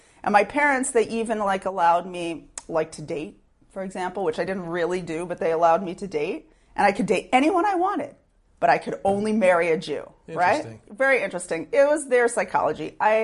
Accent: Sherman, Texas, United States; I grew up in Sherman, Texas.

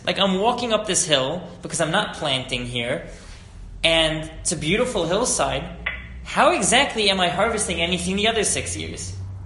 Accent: East Coast, United States; I grew up on the East Coast. We didn't have tractors there.

